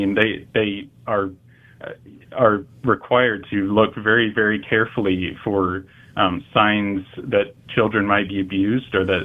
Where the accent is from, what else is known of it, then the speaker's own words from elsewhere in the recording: Missouri, United States; one of them being my home state of Missouri, unfortunately.